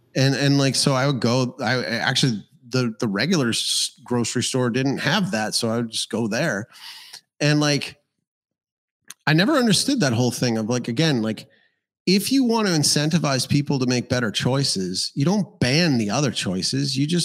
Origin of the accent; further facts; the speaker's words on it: Calgary, Alberta, Canada; we had a place when I was growing up in Calgary, and it was our local.